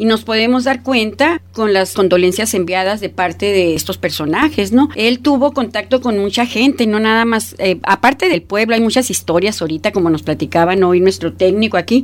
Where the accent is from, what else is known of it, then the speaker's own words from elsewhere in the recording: Mexico; hay que abrir los ojos como mexicanos